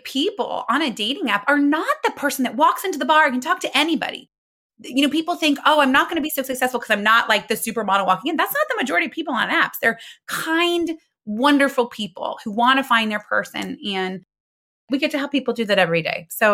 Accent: Muncie, Indiana, United States; I'm from Muncie, Indiana, and one of my closest friends, we've known since we were three, also works in marketing.

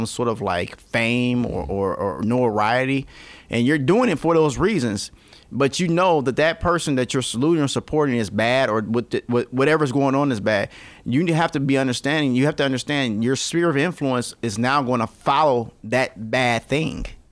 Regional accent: South Bend, Indiana, United States; We're just from South Bend.

